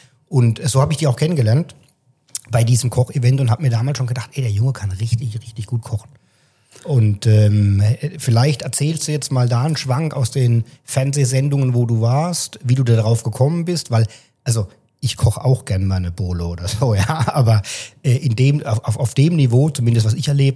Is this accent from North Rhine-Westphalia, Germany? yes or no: no; Rhineland-Palatinate, Germany; wir kommen ja selber hier aus der Pfalz, aus einem kleinen Ort